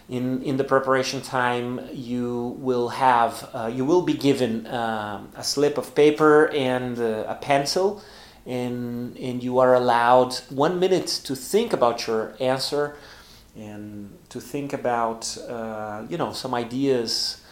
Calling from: Porto Alegre, Rio Grande do Sul, Brazil; English is a second language

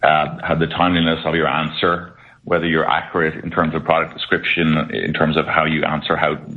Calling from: Dublin, Leinster, Ireland; I'm calling from Dublin, Ireland.

